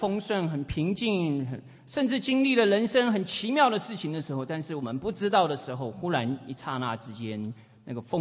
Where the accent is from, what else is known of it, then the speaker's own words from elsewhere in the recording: China; 我们中国人讲说患难见真情。